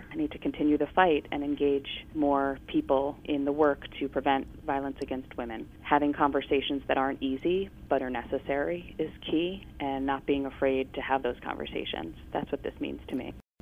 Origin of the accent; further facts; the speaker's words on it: Connecticut, United States; I'm from Connecticut, and I advocate on behalf of women and children working on policies to prevent violence against women.